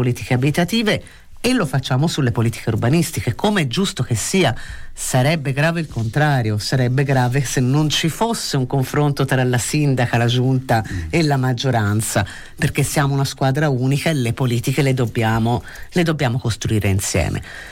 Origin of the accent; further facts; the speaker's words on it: Florence, Tuscany, Italy; born there; io che sono nata a Firenze, che sono tra l'altro nata nel centro storico